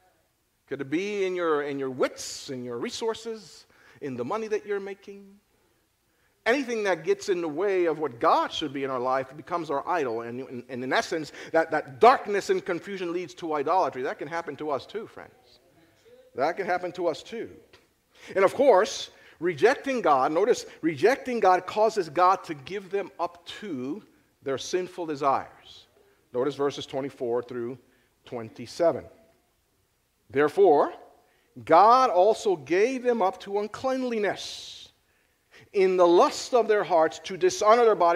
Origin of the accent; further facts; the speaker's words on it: Philadelphia, Pennsylvania, United States; You know, I always felt connection with … because he's from Philly, just like I am from Philly.